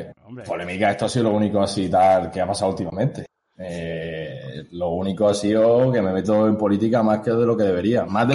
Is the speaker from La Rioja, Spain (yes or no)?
no; Jaén, Andalusia, Spain; que soy de Jaén.